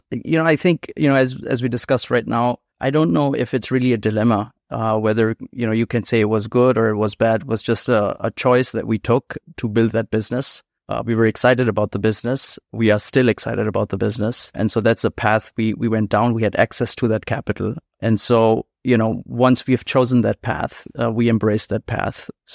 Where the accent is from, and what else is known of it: Dusseldorf, North Rhine-Westphalia, Germany; born or raised there; moved away; also born or lived in India